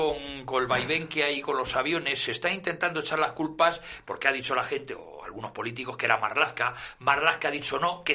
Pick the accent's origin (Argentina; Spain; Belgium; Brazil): Spain; Cantabria; Lo cual yo, como cántabro, pues hombre, si doy fe que allí ver un emigrante es lo más raro del mundo.